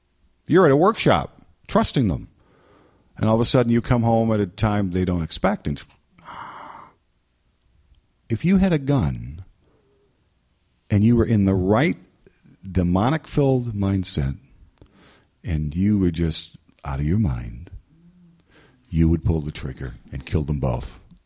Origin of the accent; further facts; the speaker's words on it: New England, United States; And then I said, "I'm from New England."